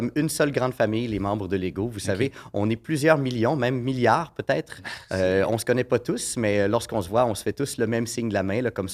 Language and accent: French; Val-Bélair, Quebec, Canada; born there; à l'endroit où je suis né, hein, c'est-à-dire près de Val-Bélair.